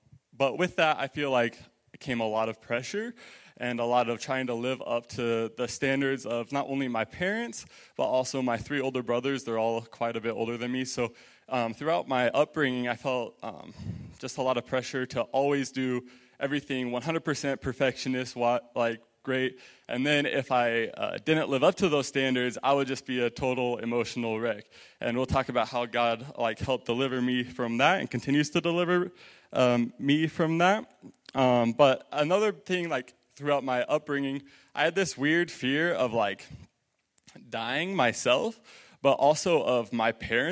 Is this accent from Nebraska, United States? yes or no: yes; Crawford, Nebraska, United States; I grew up over in Crawford, Nebraska, just down the road there. I grew up in a house that was full of believers. I'm the youngest of four boys.